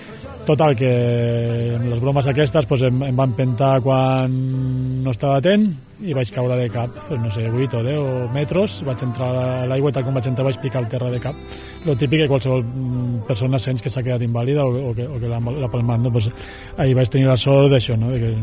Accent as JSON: {"language": "Catalan", "town": "Sentmenat", "region": "Catalonia", "country": "Spain", "tie": "born or raised there", "said": "des de ja el meu poble quan ja tenia 14 anys m'escapava i sortia de Sentmenat a Sabadell fent autostop"}